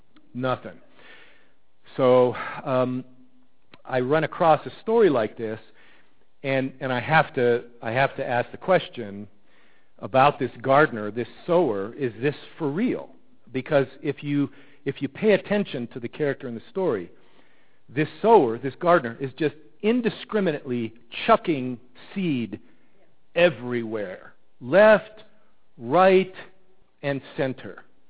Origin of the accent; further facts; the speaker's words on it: Cleveland, Ohio, United States; We grew up with it in Cleveland.